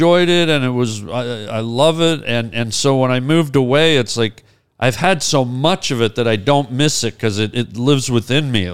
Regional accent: Canada; I'm very patriotic as a Canadian

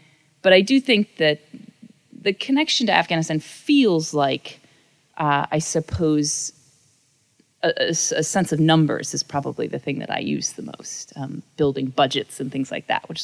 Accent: New York, United States; born there; Well, I was born in New York, not the city, upstate New York.

